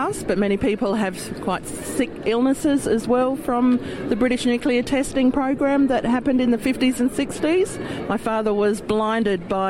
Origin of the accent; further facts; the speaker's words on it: Australia; I'm from Australia, and I'm a second-generation survivor of British nuclear tests that happened in Australia in 1953